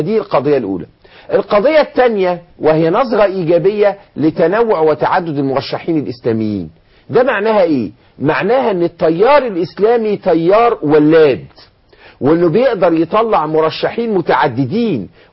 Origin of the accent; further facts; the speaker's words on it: Egypt; إحنا كلنا كمصريين